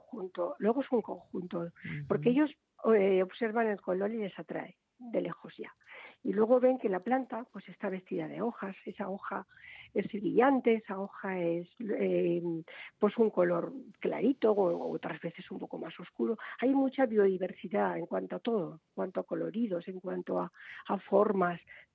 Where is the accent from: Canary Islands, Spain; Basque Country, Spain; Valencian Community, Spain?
Valencian Community, Spain; Valencia; En un clima como como el meridional, yo soy de Valencia